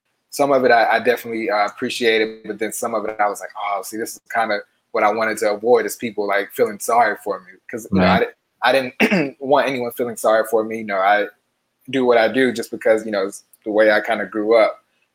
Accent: the South, United States; accent: Southern drawl; I'm from the South, so like I have kind of a Southern drawl, talk a little slower.

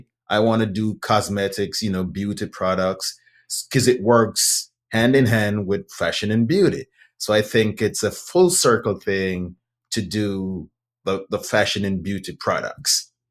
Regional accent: Jamaica; moved away as an adult; now in Houston, United States; Yes, I am from Jamaica.

